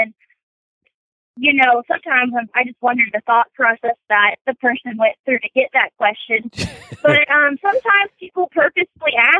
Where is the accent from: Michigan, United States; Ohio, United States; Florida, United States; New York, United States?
Florida, United States; Well, the main comment I get is they see that I'm from Florida